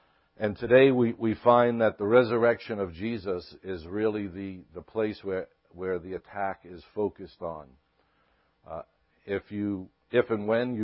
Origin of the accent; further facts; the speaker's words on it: Brooklyn, New York, United States; I grew up in Brooklyn, New York, and then went to Vietnam.